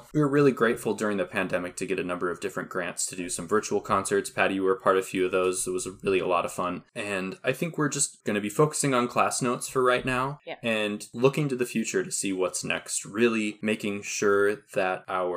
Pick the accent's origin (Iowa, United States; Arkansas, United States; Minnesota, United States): Minnesota, United States; I love being back home. I love that I can be proud to say that I'm from Minnesota